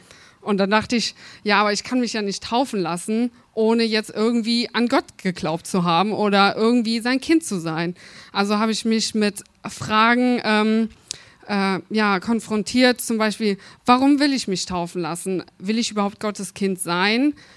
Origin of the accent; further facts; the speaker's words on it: Eifel, Germany; Ich bin seit etwa 3 Jahren hier in diese Gemeinde gekommen. Ich komme aus der Eifel. Ich komme von einem kleinen Dörfchen in der Eifel. Auf dem Bauernhof bin ich aufgewachsen, bin in einer christlichen Familie groß geworden